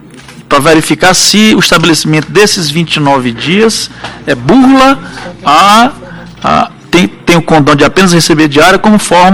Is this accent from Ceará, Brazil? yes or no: yes; Ceará, Brazil; mas eu sou cearense.